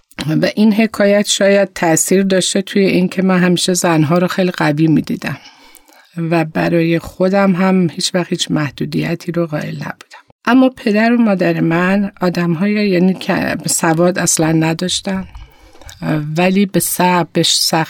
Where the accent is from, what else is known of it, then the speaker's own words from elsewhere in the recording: Tehran, Tehran Province, Iran; also born or lived in Khameneh; من متولد شهر خامنه از توابع آذربایجان شرقی هستم و در واقع همونجا به دنیا آمدم و بعد از 2 سال خانواده مهاجرت کردن به تهران و در تهران بزرگ شدم.